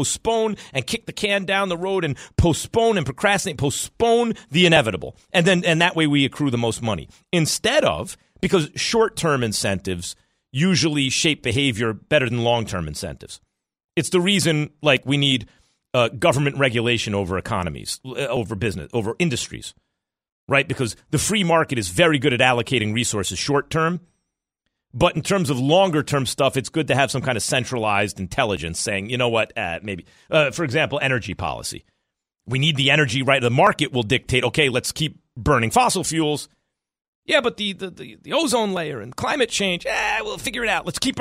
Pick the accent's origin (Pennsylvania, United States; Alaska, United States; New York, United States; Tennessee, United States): New York, United States; You should have heard my father around the dinner table because, you know, growing up in New York, he didn't, my dad has a Bronx accent